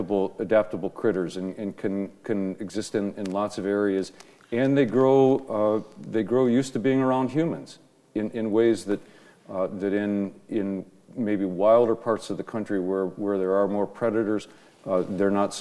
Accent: Ohio, United States; born there; moved away; I was born in Ohio.

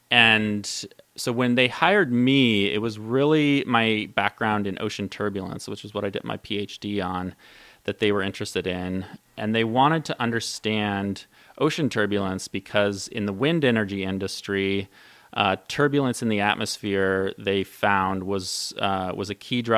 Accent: Alaska, United States; NREL is based in Golden, Colorado, but I grew up here in Alaska, and I'm really excited to be up here talking about tidal energy today.

